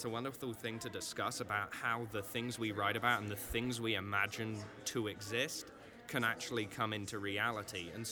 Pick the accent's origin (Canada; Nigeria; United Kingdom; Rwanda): United Kingdom; South West England; moved away as an adult; now in Sioux Falls, United States; I'm originally from Somerset in England